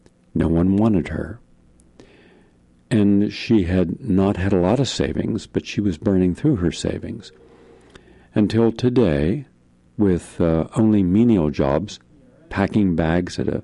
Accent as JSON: {"language": "English", "region": "West Virginia", "country": "United States", "tie": "born or raised there", "said": "everywhere I went in America, to my home state, West Virginia"}